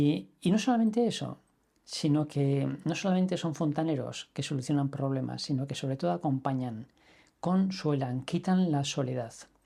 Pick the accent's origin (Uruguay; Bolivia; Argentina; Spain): Spain; ni checo, ni apenas inglés, soy español.